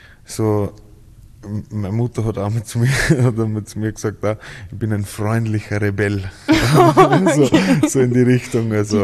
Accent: Ried im Innkreis, Upper Austria, Austria; also born or lived in Schärding; now in Vienna, Austria; Schärding und in Ried aufgewachsen.

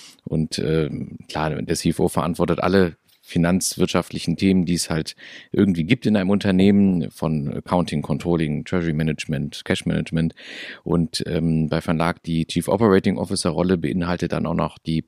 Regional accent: North Rhine-Westphalia, Germany; komme aus der Nähe von Köln, also bin geboren tatsächlich in Bonn, noch damals war es Bundeshauptstadt tatsächlich und zwischen den beiden wunderschönen Städten Köln und Bonn aufgewachsen.

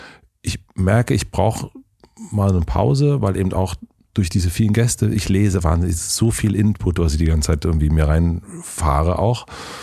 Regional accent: Berlin, Germany; Ich sage, ich komme aus Berlin.

